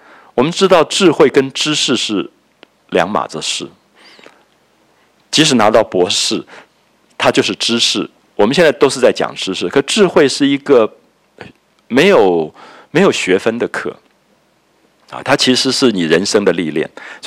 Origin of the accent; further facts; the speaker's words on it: Taiwan; 我想我童年的时候在台湾也都还看到这样的场面的